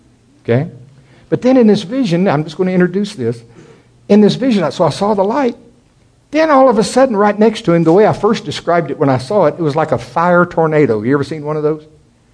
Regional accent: Oklahoma, United States; This thing, now see, I'm from Oklahoma. I know tornadoes.

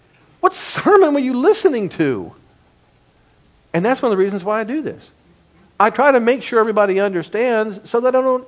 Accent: Dayton, Ohio, United States; I'm from Dayton, Ohio.

